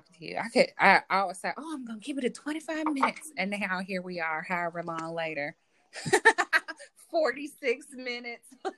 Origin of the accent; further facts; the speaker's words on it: Miami, Florida, United States; Well, I grew up in Miami, Florida.